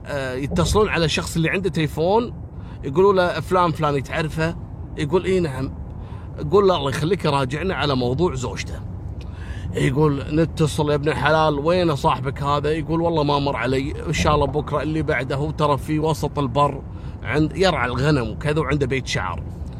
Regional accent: Al Ahmadi Governorate, Kuwait; بجهة الأحمدي عندنا في الكويت قريبة من الحدود المملكة العربية السعودية من اتجاه الخفجي

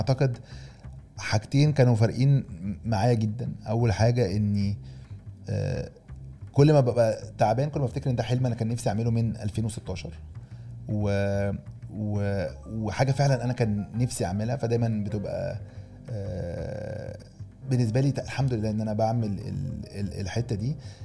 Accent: Egypt; فهو الهدف في الآخر احنا من مصر بس كلنا كمصريين ننتمي إلى الوطن العربي.

